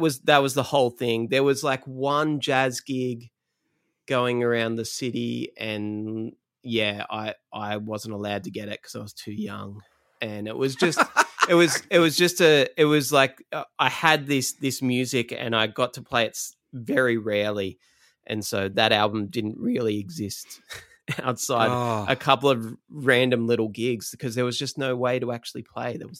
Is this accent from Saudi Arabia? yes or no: no; Australia; growing up in Australia is a little bit different to growing up in the US